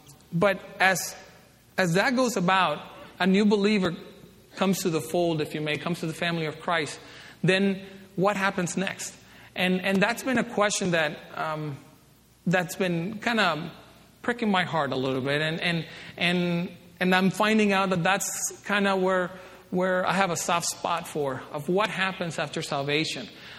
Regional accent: Dominican Republic; now in United States; I mean, growing up in the Caribbean, you are born a Catholic. I mean, you don't have a choice. That's just the way you're born. I often kid in Sunday's class that, just like Paul said, I am a Jew of the Jew. Well, you're looking at an American-born Dominican

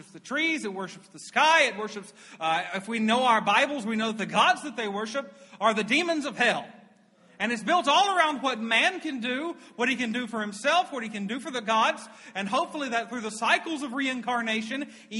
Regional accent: Dacresville, South Carolina, United States; I am from Dacresville, South Carolina, which is a town small enough that they took our post office away.

